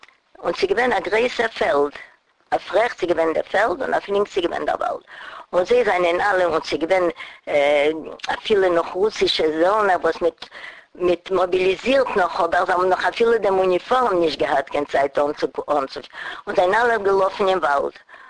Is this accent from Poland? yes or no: yes; Poland; born there; German is a second language; weil wir haben geboren in Polen